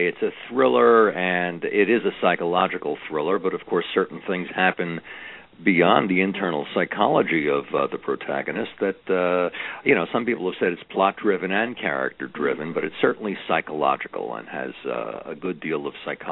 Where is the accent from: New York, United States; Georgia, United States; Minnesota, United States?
New York, United States; Brooklyn; I was in the Army, and I came from Brooklyn, New York, which is where Roddy comes from.